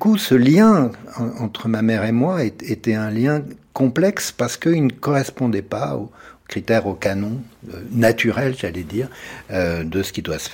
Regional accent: Bordeaux, Nouvelle-Aquitaine, France; also born or lived in Nice; Donc je suis né à Nice, mais c'est quasiment un faux aussi, parce que 5 jours après, je suis à Bordeaux, dans la banlieue bordelaise.

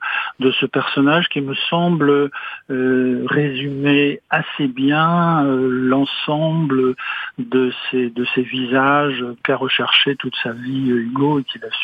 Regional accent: Brittany, France; je suis breton

